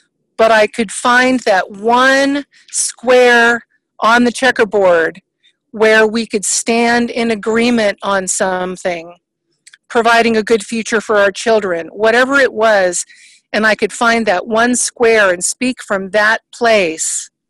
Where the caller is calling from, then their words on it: Del Mar, California, United States; So I'm calling from Del Mar, California, Southern California.